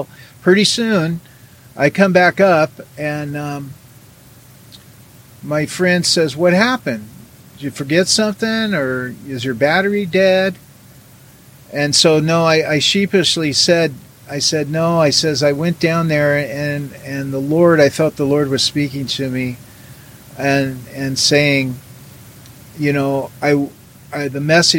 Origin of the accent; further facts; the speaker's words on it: Everett, Washington, United States; back in the 90s, in my hometown of Everett, Washington.